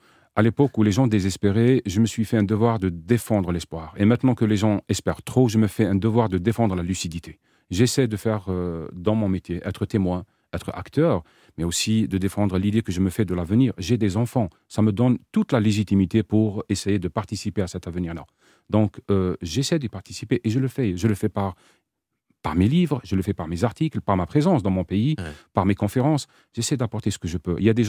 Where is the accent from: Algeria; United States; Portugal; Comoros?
Algeria; Et le souci pour moi en tant qu'Algérien